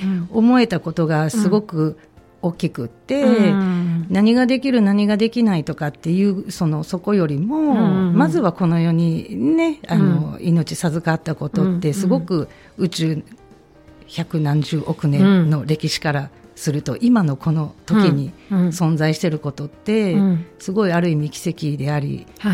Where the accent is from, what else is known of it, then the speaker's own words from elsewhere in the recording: Ichinomiya, Aichi, Japan; 私はね愛知県の一宮市っていうところです。